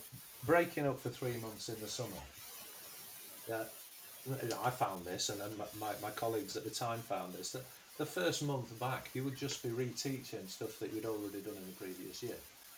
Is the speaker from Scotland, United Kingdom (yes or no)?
no; Blackburn, North West England, United Kingdom; I grew up in Blackburn, which is an old Lancashire mill town